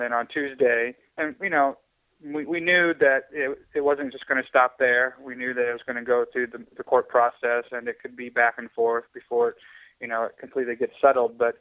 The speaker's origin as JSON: {"language": "English", "region": "Texas", "country": "United States", "tie": "born or raised there", "also_born_or_lived": "Illinois", "said": "I was born in Illinois, raised in Texas, and then"}